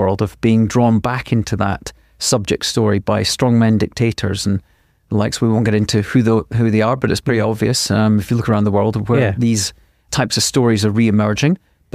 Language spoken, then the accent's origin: English; Arbroath, Scotland, United Kingdom; also born or lived in Tehran; I grew up in Scotland. I grew up in many, many towns, small towns, large towns, and very large cities outside the UK as well, from being born in a place called Arbroath to being a teenager in Tehran.